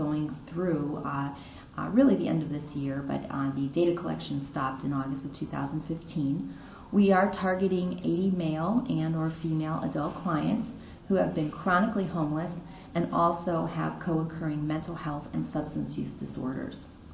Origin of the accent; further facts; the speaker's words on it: Chicago, Illinois, United States; And also, I just want to say I'm really excited to be here since Chicago is my hometown.